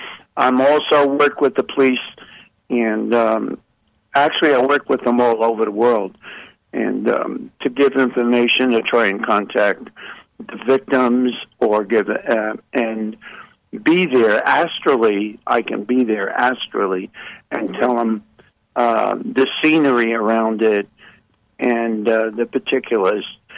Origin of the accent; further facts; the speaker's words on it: New York, United States; now in New Jersey, United States; Joan, I'm in Jersey, and I'm a New Yorker